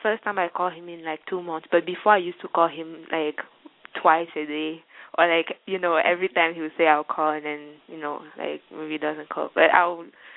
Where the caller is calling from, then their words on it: Michigan, United States; and I'm calling from Michigan.